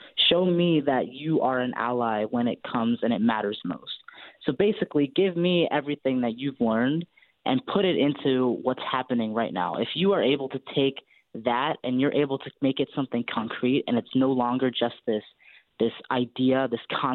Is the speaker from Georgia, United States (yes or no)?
no; Chicago, Illinois, United States; moved away; So I'm from the Midwest, too. I grew up in Chicago, so I didn't know what it was.